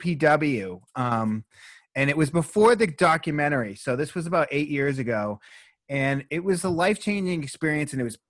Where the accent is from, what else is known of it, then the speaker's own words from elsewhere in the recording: Boston, Massachusetts, United States; So am I. I'm from Boston.